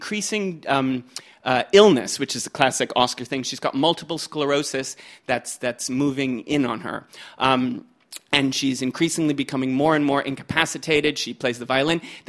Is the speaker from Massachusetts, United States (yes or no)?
yes; Massachusetts, United States; As I grew up, I found myself that despite being an American boy in suburban Massachusetts, I was able to duplicate … dulcet tones.